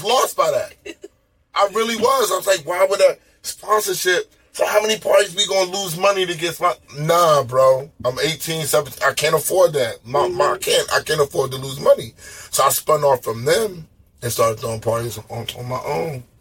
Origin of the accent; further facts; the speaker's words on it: Queens, New York, United States; Yo, you from Queens, and I'm from Queens.